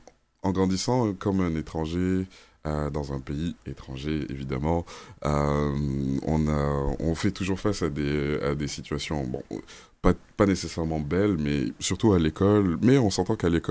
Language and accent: French; Senegal; Alors, je viens du Sénégal. J'ai grandi au Sénégal. Je suis en fait de nationalité togolaise. Mes deux parents sont togolais et je suis né et grandi au Sénégal. Puis, oui, je suis venu ici.